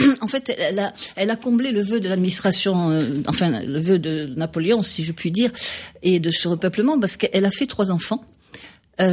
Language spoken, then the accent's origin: French; Cayenne, French Guiana, France; born there; now in Pau, France; Je suis née à Cayenne, c'est au milieu des bagnards.